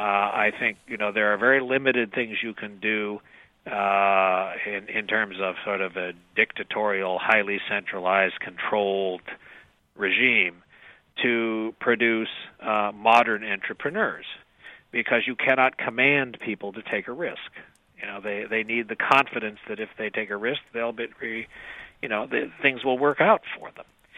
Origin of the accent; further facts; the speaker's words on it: Illinois, United States; Well, thank you very much, and it's good to talk to Illinois because that's my home state